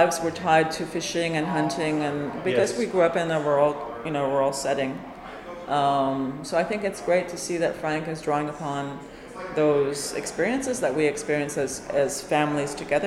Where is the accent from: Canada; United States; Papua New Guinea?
Canada; Ontario; Yes. I'm from northwestern Ontario, Thunder Bay area and Sulakout.